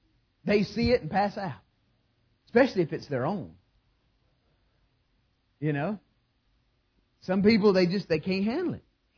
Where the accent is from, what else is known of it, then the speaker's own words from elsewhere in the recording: the South, United States; I'm from the South. Y'all don't hear half of my expressions.